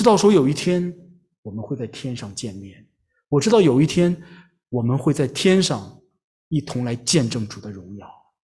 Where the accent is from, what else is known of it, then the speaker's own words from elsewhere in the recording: Harbin, Heilongjiang, China; 我的家乡呢是在中国的东北黑龙江哈尔滨。我不知道大家在座的有谁去过哈尔滨啊？哈尔滨那个地方冬天 特别冷啊，非常的冷，大概-30度左右。